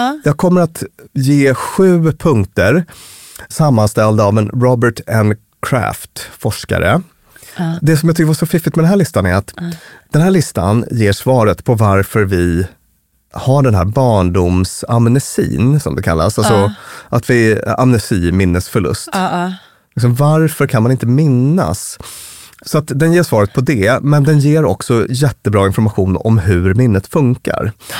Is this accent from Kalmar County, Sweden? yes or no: no; Malmberget, Norrbotten County, Sweden; min hemstad eller där jag föddes, typ finns inte längre.